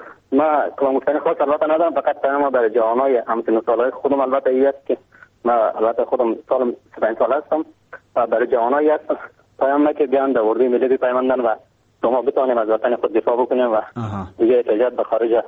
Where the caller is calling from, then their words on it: Maidan Wardak, Afghanistan; also born or lived in Iran; فعلا هم از ولایت میدان ورده گمرش مکرد میزنم.